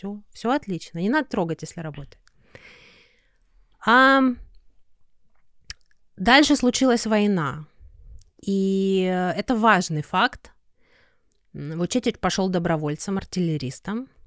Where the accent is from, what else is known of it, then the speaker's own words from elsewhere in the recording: Rostov-on-Don, Rostov Oblast, Russia; Как ты знаешь, я родилась и выросла в Ростове-на-Дону.